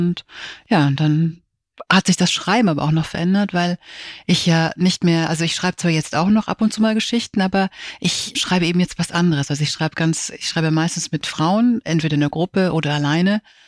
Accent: Füssen, Bavaria, Germany; ich bin oft gependelt zwischen der Schweiz und Füssen, also wo ich aufgewachsen bin.

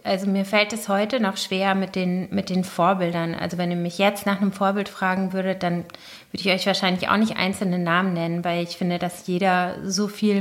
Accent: Lippstadt, North Rhine-Westphalia, Germany; Ich komme aus Lippstadt, das ist in Nordrhein-Westfalen.

